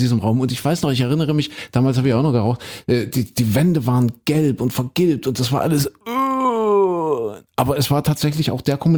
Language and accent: German; East Germany, Germany; bin ja ein Kind der DDR